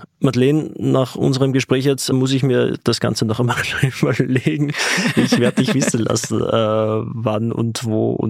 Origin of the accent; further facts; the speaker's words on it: Upper Austria, Austria; now in Vienna, Austria; Ehrlich gesagt weiß ich ja gar nicht, wie lange ich überhaupt in Wien bleiben will. Ich bin Oberösterreicher.